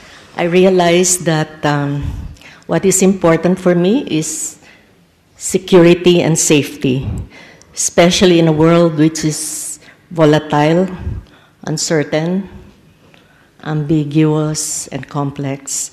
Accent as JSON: {"language": "English", "country": "Philippines", "said": "from the Philippines."}